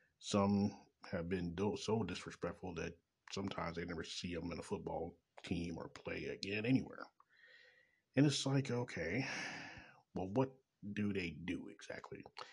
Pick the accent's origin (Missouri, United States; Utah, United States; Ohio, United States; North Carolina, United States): Missouri, United States; Kansas City; 7-Eleven direct from Kansas City, Missouri, my hometown.